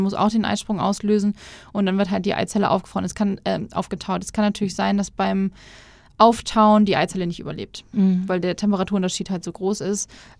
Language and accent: German; Lübeck, Schleswig-Holstein, Germany; Wir werden in der Zwischenzeit auch in meine Heimat nach Lübeck wieder ziehen, weil da einfach meine Familie auch ist